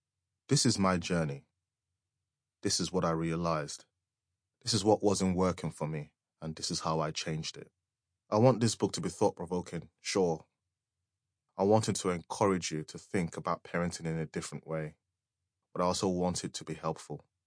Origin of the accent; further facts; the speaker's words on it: Nigeria; moved away as an adult; now in United Kingdom; When I moved to the UK from Nigeria in 2003 for university, it was an absolute culture shock. I saw things I'd always longed for growing up in Nigeria